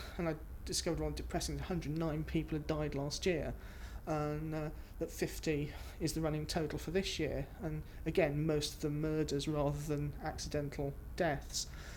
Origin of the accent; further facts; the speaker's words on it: Cheltenham, South West England, United Kingdom; I'm 46 and I come from Cheltenham in Gloucestershire.